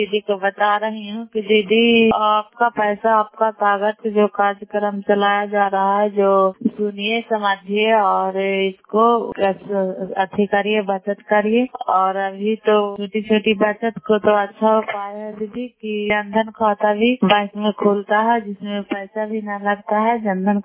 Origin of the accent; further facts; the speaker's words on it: Dairiganj, Bihar, India; नालंदा जिला कराय ब्लॉक मकरौता पंचायत ग्राम डायरीगंज की निवासी हूँ।